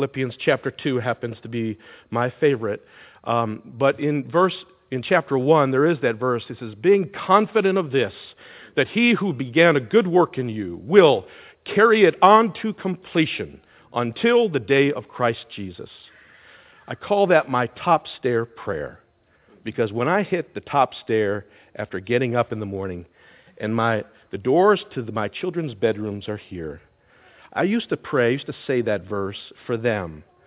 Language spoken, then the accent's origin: English; New York, United States; Sterling alluded to the fact that I was raised in New York State, not something I own quite readily